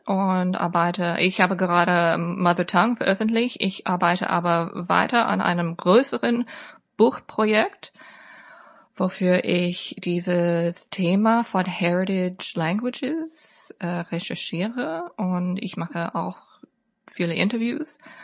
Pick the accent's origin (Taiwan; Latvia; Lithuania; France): Taiwan; Taipei; first language Mandarin Chinese; German is a second language; Also ich bin in Taiwan aufgewachsen mit Mandarin-Chinesisch zu Hause, aber sobald ich in die erste Klasse gegangen bin, dann, das war hier in Taipei bei Taipei American School, dann ist Englisch meine dominante Sprache geworden.